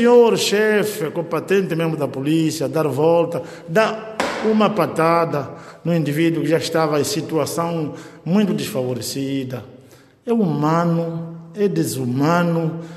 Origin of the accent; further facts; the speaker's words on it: Angola; Eu também sinto, porque também sou mesmo angolano, e também com os meus 60 anos de idade